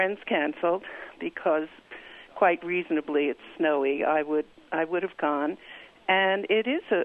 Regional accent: New York City, New York, United States; And when I was growing up in New York, the link between Chinese and the Jews

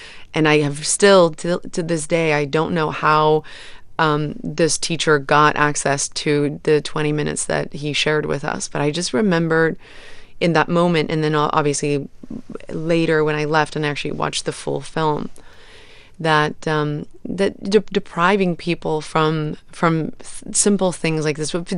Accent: South Africa; I had a lot of trauma from being a young child growing up in South Africa during the apartheid era.

